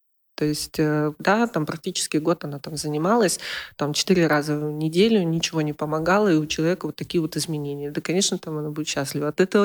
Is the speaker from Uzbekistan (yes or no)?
no; Far East, Russia; Я выросла в семье врачей восточной медицины, я выросла на Дальнем Востоке, 25 лет мы там прожили